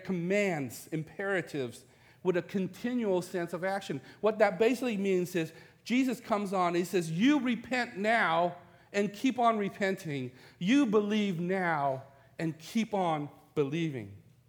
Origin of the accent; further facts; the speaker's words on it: Vietnam; English is a second language; now in United States; You know, I'm from Vietnam, we didn't get a chance to vote, okay?